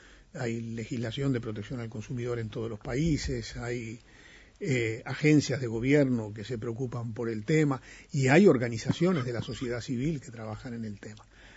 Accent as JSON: {"language": "Spanish", "country": "Uruguay", "said": "si bien soy uruguayo, trabajo en Santiago"}